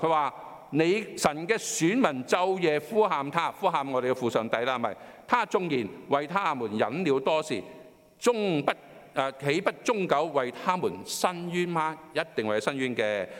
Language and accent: Cantonese; China; 我哋中國人講就係和尚撐啊